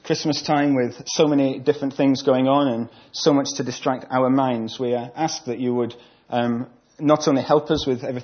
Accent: Scotland, United Kingdom; In some of the places that I have travelled abroad, when people discover that I'm from Scotland, often the conversation runs something like this.

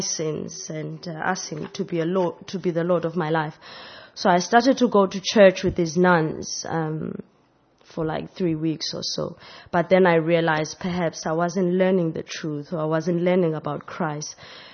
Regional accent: South Africa; I was born in South Africa and grew up with my mother, who isn't Christian.

